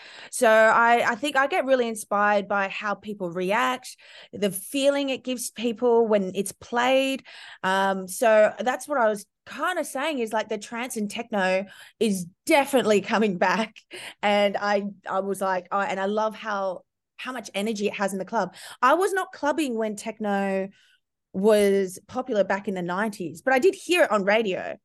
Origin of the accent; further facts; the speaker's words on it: Melbourne, Victoria, Australia; we're from Melbourne, yeah, and we had quite a severe lockdown.